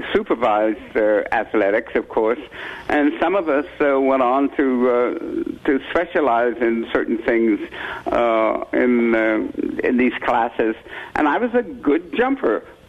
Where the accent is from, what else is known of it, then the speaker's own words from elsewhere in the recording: San Francisco, California, United States; I grew up in San Francisco with a lot of jazz-orientated nightclubs, and that's where my dad and I used to hang out.